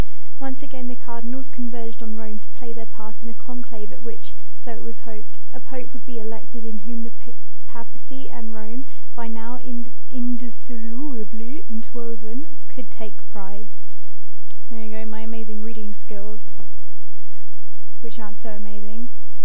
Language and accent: English; United Kingdom; I am from the United Kingdom